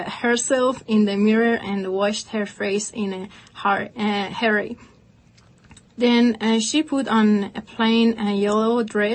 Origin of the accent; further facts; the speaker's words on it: Iran; English is a second language; Because I'm from Iran, and when I bought my ticket, the flight ticket to come to the United States, the COVID happened